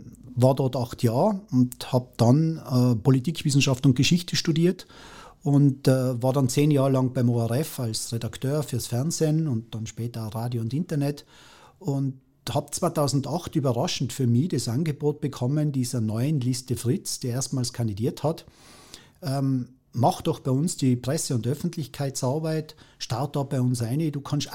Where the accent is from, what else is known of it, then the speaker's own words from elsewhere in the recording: Kartitsch, Tyrol, Austria; Also ich bin gebürtiger Kaditscher. Ich bin heute nach wie vor alle 3 Wochen in Kaditz daheim bei der Familie.